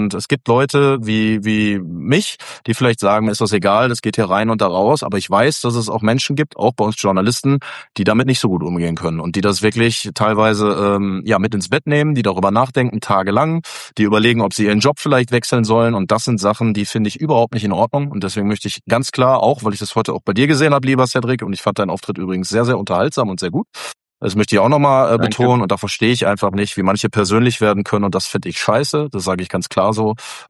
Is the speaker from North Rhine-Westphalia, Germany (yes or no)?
yes; Essen, North Rhine-Westphalia, Germany; born there; ich bin in Essen geboren